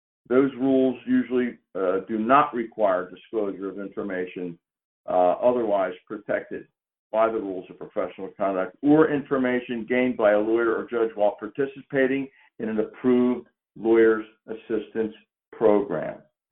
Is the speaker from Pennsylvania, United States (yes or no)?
yes; Pennsylvania, United States; First and foremost, caveat, I'm from Pennsylvania.